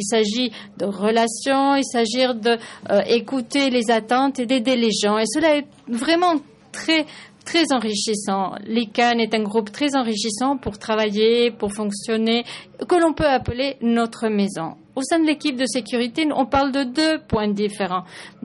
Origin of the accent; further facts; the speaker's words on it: Kenya; Je suis boursier. Je viens du Kenya.